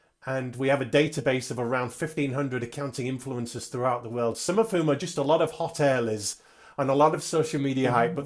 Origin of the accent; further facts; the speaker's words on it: Nottingham, East Midlands, United Kingdom; I hail from Nottingham in the UK, the home of Robin Hood